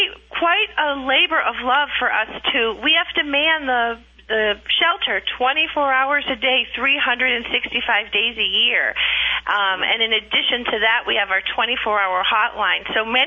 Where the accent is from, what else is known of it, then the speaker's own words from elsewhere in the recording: Massachusetts, United States; You know, my former life, I grew up in Massachusetts, and we ran an industrial automation distributorship.